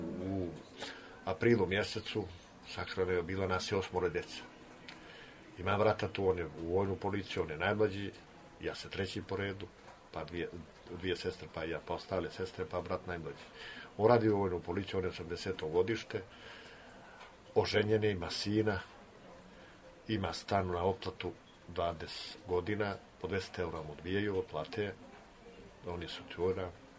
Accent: Montenegro; moved away; Kad sam došao iz Crne Gore, nije sam pio alkohol.

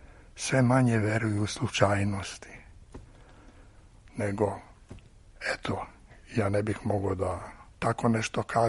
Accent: Vrnjačka Banja, Raška District, Serbia; Naime, ja sam rođen u Vrnjačkoj Banji. Vrnjačka Banja je u jednoj kotlini, a okolo je obrubljena.

